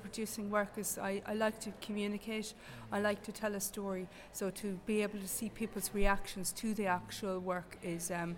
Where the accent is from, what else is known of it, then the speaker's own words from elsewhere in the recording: Galway, Connacht, Ireland; I grew up in Galway City.